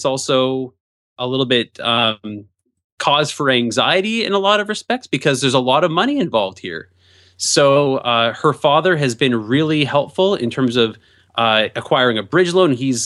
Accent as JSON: {"language": "English", "town": "Jasper", "region": "Georgia", "country": "United States", "said": "from Jasper, Georgia"}